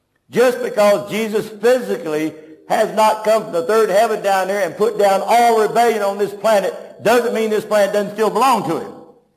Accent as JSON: {"language": "English", "town": "Tulsa", "region": "Oklahoma", "country": "United States", "said": "I come from Tulsa, Oklahoma, where that's famous."}